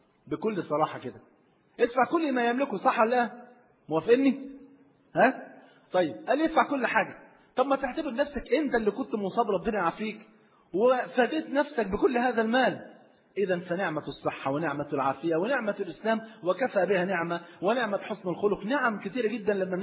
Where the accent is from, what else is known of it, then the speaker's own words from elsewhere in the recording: Egypt; مريشه بلغه عندنا في مصر يعني مع بتاع فراخ